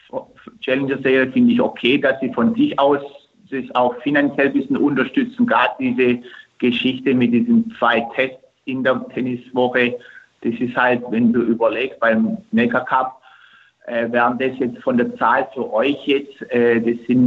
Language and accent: German; Istanbul, Turkey; Gerade in meiner Heimat unten startet mal, in Istanbul